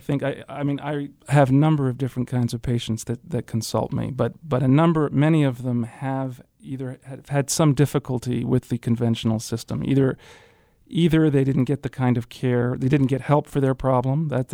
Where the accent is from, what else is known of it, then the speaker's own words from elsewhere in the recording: Switzerland; I grew up in Switzerland, and it is there that I was first exposed to the complementary medicine.